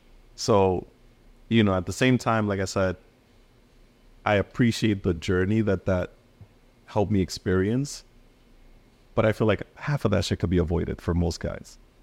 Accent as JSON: {"language": "English", "region": "New York", "country": "United States", "tie": "born or raised there", "said": "especially growing up in New York, like, who hasn't had that type of relationship with their boys?"}